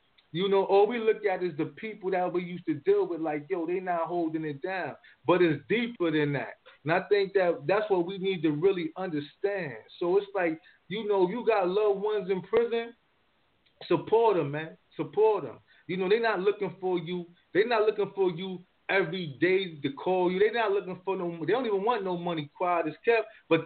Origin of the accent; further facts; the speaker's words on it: New York, United States; I had to stop calling home because I was locked up in Virginia, but I'm from New York.